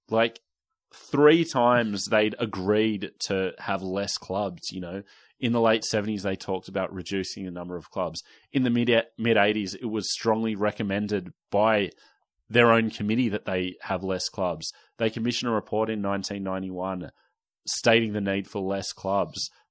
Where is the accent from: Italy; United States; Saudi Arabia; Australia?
Australia; Newtown, New South Wales; I grew up in Newtown, and it was something I wrestled with, like, growing up, like, not having that club.